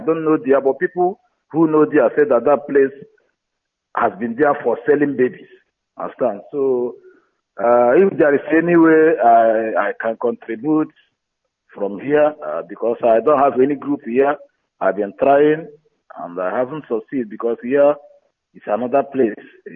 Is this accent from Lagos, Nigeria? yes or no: no; Omaka, Imo, Nigeria; now in Angola; I'm from Omaka, in Njaba, local government from Biafra.